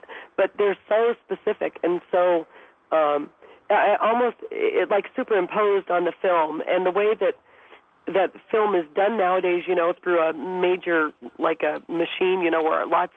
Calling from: Glendale, Arizona, United States; I'm calling from Glendale, Arizona

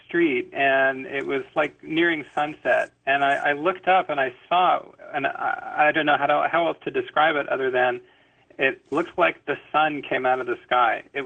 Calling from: Santa Rosa, California, United States; Hi. I'm calling from Santa Rosa, California.

